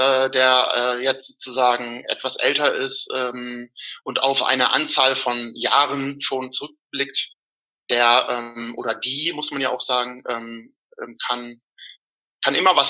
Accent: Northern Germany, Germany; Also das Erste ist immer, was ich sage, ich komme aus Norddeutschland. Mhm. Und dann gucke ich halt, wie so die Reaktion ist. Und wenn ich das Gefühl habe, okay, sagt demjenigen was, sage ich halt immer so, aus der Nähe von Bremen.

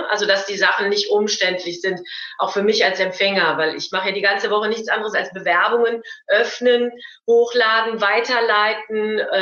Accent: Cologne, North Rhine-Westphalia, Germany; Ich bin aus dem Kölner Raum

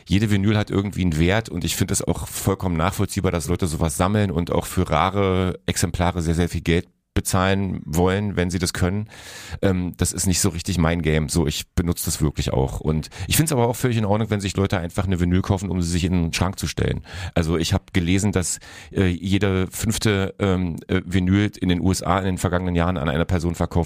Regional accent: East Germany, Germany; ich bin in der DDR groß geworden

